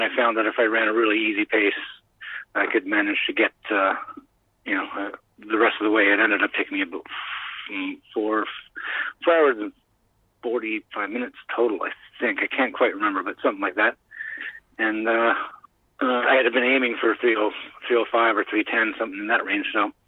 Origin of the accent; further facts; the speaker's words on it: Canada; And he saw this shirt, and so he knew I was from Canada